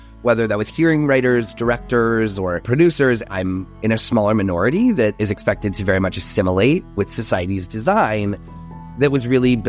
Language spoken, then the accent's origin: English; United States; first language American Sign Language; English is a second language; Truly, you know, sign language is my first language, even though also English very much feels like my first language in a lot of ways.